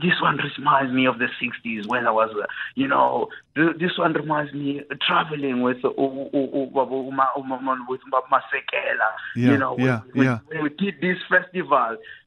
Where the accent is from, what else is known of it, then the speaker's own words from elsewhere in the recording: Mpumalanga, South Africa; because I'm originally from Mpumalanga province, there is some Swati in my music, like this, some Ndebele in my music